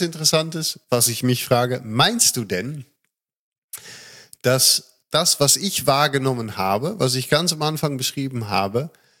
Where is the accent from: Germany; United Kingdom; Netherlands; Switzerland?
Netherlands; German is a second language